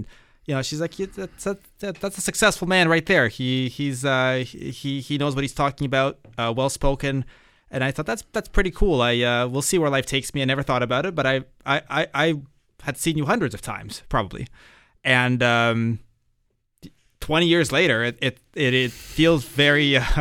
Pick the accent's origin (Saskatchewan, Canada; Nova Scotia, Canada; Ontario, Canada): Ontario, Canada; Toronto; it's just how it was growing up in Toronto.